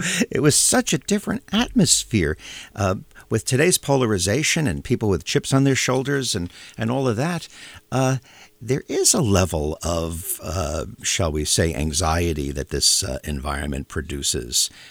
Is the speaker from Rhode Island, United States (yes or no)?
no; New York, United States; and I grew up on Long Island a number of years ago.